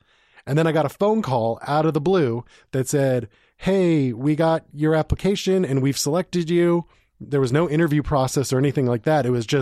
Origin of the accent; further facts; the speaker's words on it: Portland, Oregon, United States; So I was applying to a couple places here in Portland. I'm originally from Portland